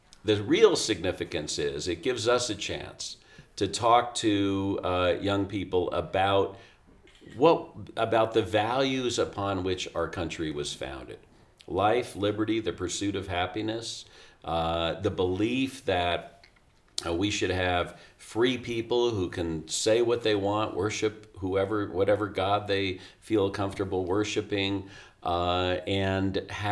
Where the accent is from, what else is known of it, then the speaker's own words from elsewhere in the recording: California, United States; Well, in my case, I'm pretty informal because I'm from California, so I don't really stand on ceremony.